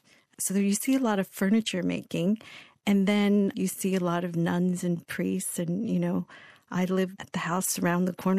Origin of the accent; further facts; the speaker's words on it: Binh Hoa, Binh Duong, Vietnam; Well, I grew up in Binh Hoa, and it's a very Catholic town. It's about 20 some minutes outside of Saigon, which is Ho Chi Minh City now.